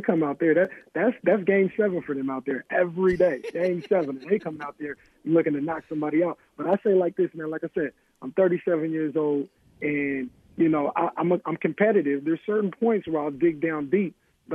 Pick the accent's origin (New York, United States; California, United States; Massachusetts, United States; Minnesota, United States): California, United States; Sacramento; So look, I'm from Sac, but I played my college ball out in the Bay Area.